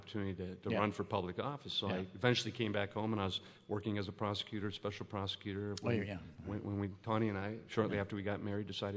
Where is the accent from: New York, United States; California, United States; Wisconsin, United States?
Wisconsin, United States; fortunately, growing up in Wisconsin, we've had some pretty good role models to keep an eye on.